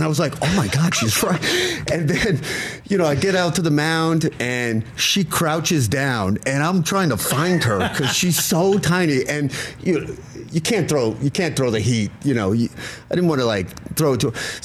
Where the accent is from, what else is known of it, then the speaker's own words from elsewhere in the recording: New York, United States; You know, I'm from New York.